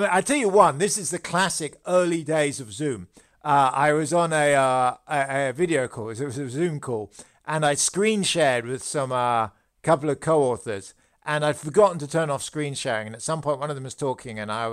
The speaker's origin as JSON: {"language": "English", "region": "London", "country": "United Kingdom", "tie": "born or raised there", "moved": "as an adult", "lives_now": "United States", "said": "I was born in London. I lived in London until I was 30. I'm basically a city person."}